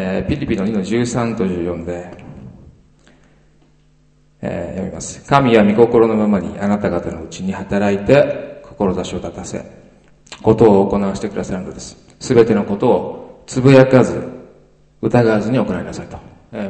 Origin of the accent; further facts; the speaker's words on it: Mie, Japan; 三重県から来ました。